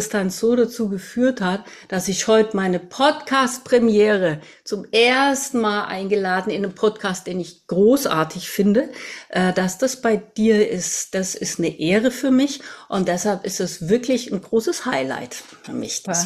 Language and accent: German; Southern Germany, Germany; ich komme aus Süddeutschland